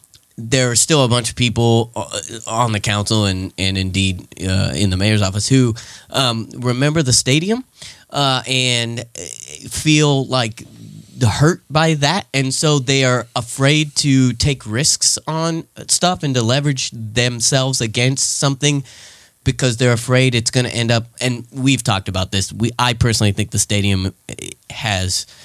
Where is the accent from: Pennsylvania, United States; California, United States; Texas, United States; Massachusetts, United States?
California, United States; Kingsburg; I'm from Kingsburg, so